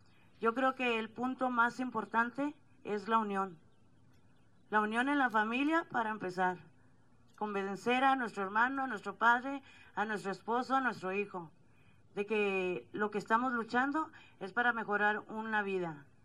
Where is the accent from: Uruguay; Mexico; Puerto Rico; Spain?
Mexico; Matamoros, Tamaulipas; venimos de Matamoros, Tamaulipas.